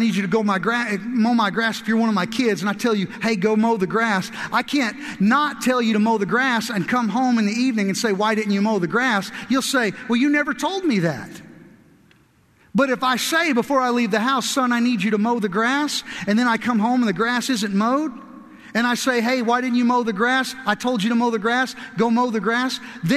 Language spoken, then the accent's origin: English; Kentucky, United States; I'm from the South. We're from Kentucky and we drink sweet tea.